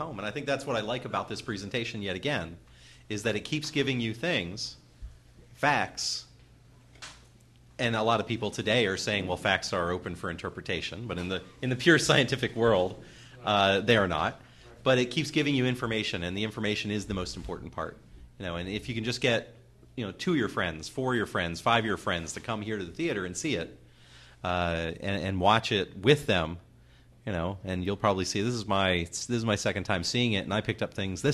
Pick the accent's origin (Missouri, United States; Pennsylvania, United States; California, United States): Pennsylvania, United States; And it's not where I wanted to live when I was that little kid growing up outside of Philadelphia.